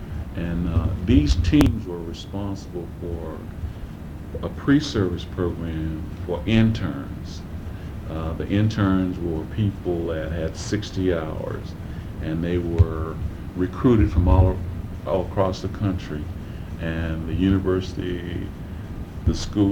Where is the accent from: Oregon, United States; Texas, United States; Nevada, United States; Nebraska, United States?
Nevada, United States; Las Vegas; And the lady in personnel asked, well, where are you from? I said, Las Vegas.